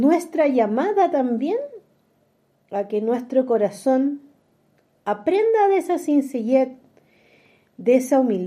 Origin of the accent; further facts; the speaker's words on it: Chile; En mi país, Chile, donde me encuentro